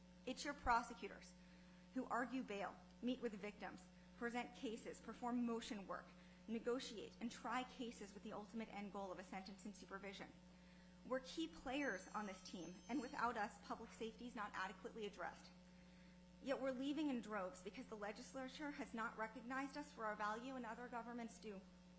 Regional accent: Juneau, Alaska, United States

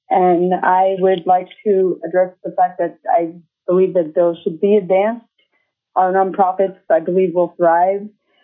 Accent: Anchorage, Alaska, United States; I am from Anchorage, Alaska.

